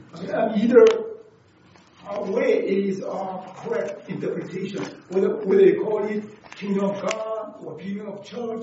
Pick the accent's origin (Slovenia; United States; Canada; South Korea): South Korea; I was growing up in South Korea, and then we, all our families, went to Korea Presbyterian church.